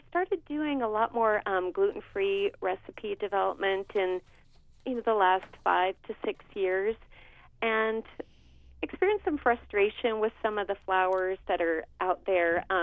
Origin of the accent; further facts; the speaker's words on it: California, United States; I'm from California. I'm from the San Francisco Bay Area.